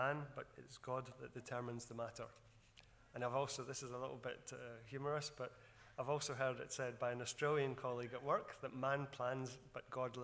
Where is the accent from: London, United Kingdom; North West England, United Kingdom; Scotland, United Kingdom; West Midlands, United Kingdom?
Scotland, United Kingdom; because I'm a Scotsman